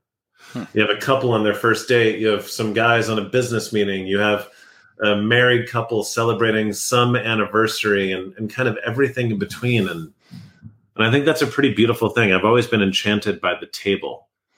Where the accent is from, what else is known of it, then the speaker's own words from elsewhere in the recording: Westchester, New York, United States; I grew up in the restaurant business. My dad was a lifelong restaurateur. I'm from Westchester, New York.